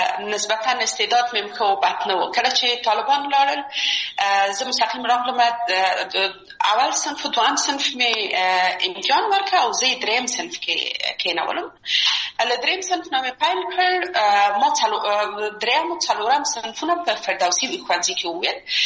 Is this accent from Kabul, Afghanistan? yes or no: yes; Kabul, Afghanistan; born or raised there